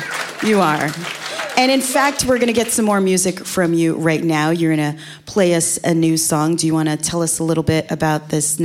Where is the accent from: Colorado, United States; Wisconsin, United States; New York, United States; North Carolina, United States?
New York, United States; New York City; Born in Manhattan, raised in the Bronx, live in Manhattan now.